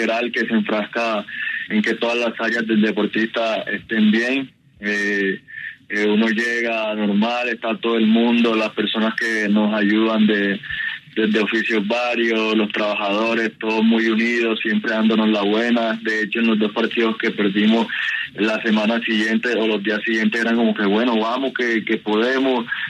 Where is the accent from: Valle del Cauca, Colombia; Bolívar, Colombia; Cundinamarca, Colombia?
Bolívar, Colombia; Arjona; Yo soy de Arjona, Bolívar, un pueblo que queda a 30 minutos de Cartagena.